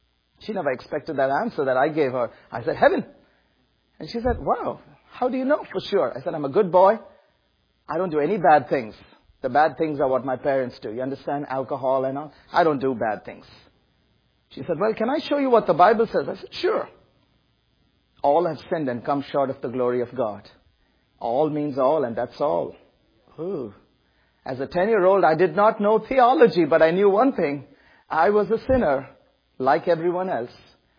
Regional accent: India; But I'm Indian because my ancestors are British, but there's been an intermarriage that took place several generations back.

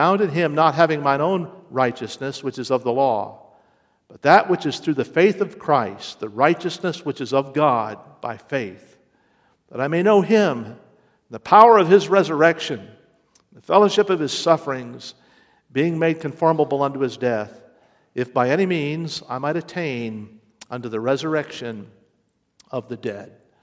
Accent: Bellefontaine, Ohio, United States; I traveled up East Columbus Avenue in my hometown of Belle Fountain, Ohio.

